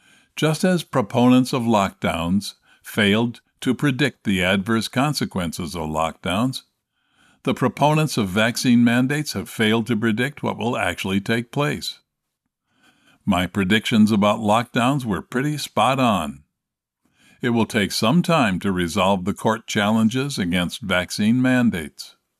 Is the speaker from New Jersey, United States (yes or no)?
no; Texas, United States; I am hopeful for this scenario in my home state of Texas.